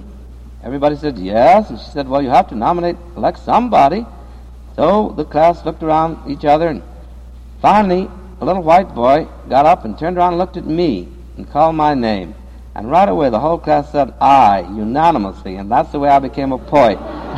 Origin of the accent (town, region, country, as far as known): Joplin, Missouri, United States; born there